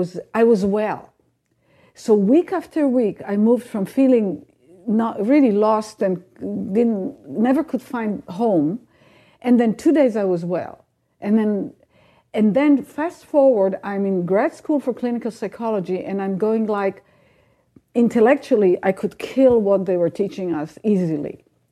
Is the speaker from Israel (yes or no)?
yes; Israel; Lucky for me, I grew up in Israel where it was earlier on